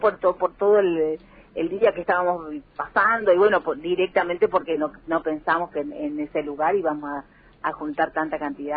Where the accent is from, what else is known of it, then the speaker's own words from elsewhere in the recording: Posadas, Misiones, Argentina; No, nosotros somos de Posadas.